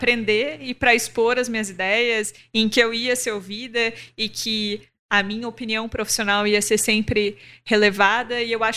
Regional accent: Porto Alegre, Rio Grande do Sul, Brazil; Eu sou de Porto Alegre.

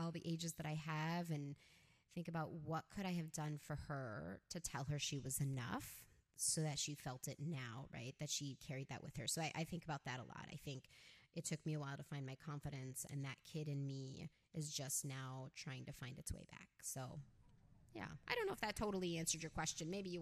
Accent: Chicago, Illinois, United States; I'm Pakistani/Indian-American, and I'm really just American, right? I'm Chicagoan. I know you guys are in Chicago. I lived there my whole life.

